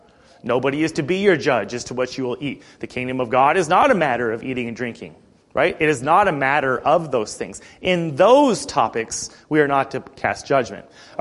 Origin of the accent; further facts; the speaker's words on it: Montana, United States; You know, I'm born and raised in Montana, but my family's from Nebraska.